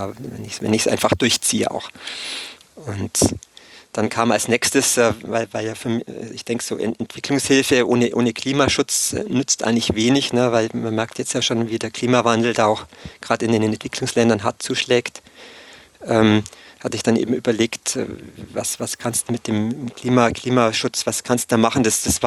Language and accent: German; Thalkirchdorf, Bavaria, Germany; das war im Dorf, wo ich herkomme, im Allgäu in Thalkirchdorf, auf der Brücke